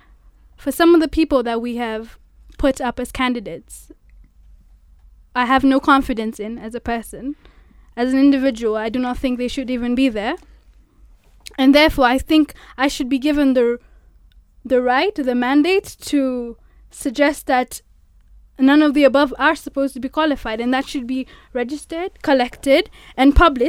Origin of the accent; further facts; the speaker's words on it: Mombasa, Mombasa County, Kenya; now in Nairobi, Kenya; I'm from Mombasa.